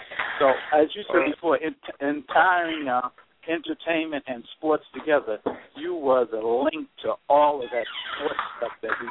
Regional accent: New York City, New York, United States; Yeah, man, I'm born and raised in Harlem.

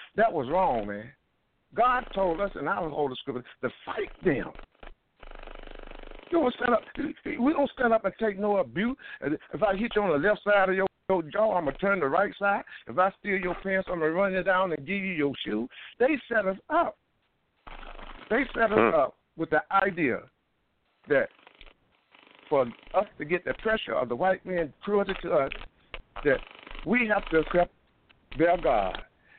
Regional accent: Durham, North Carolina, United States; born there; now in Brooklyn, United States; I'm calling from Brooklyn, New York, and I'm born in Durham, North Carolina.

